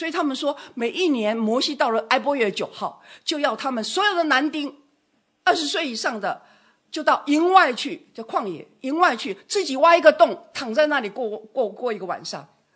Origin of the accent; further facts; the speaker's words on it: United States; Chinese is a second language; 我们小时候在美国听到孩子讲